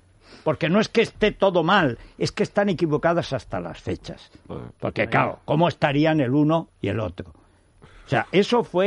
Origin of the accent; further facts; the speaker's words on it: Teruel, Aragon, Spain; para un español común como yo, que soy de Teruel